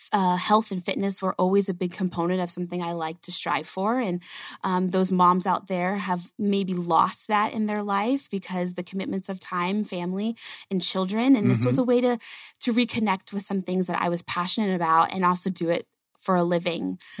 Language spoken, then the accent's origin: English; Florida, United States; I was born and raised in Florida, and so I went from hot and sticky to hot and dry.